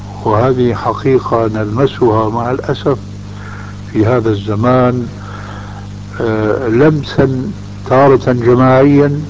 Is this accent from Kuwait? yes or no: no; Syria; فعمت هذه الضلالة في الشباب المسلم عندنا في سوريا، لأن الاستعمار الفرنسي حكم بلادنا